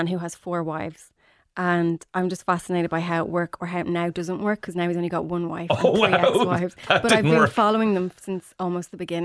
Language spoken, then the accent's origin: English; Ireland; I think I'm Irish.